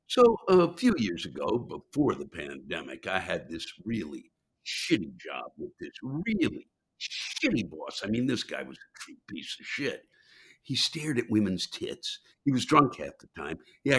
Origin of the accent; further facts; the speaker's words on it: Massachusetts, United States; I grew up in Massachusetts, and we're very into talking about pilgrims and Indians.